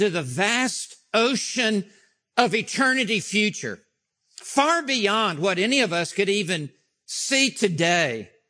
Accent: Memphis, Tennessee, United States; When I was a young boy, I grew up in Memphis, Tennessee. My father was a professor in medical school, and we moved there when I had just finished my seventh grade.

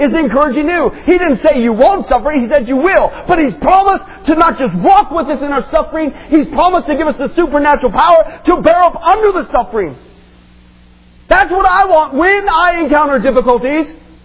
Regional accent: Midwest, United States; I grew up in the Midwest, and it is rampant.

